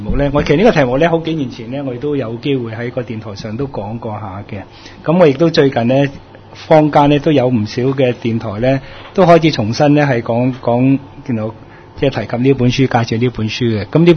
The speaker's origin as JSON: {"language": "Cantonese", "country": "Hong Kong", "said": "可以幫助我哋香港人，即係令到香港人更加好嘅。"}